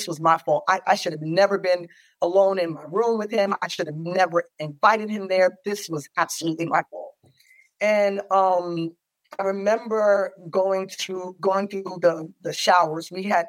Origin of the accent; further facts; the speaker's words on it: New York, United States; I grew up in New York. Family's from Central America.